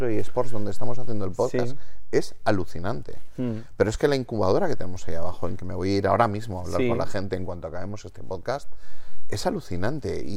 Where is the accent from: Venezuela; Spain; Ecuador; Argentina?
Spain; Y yo soy español.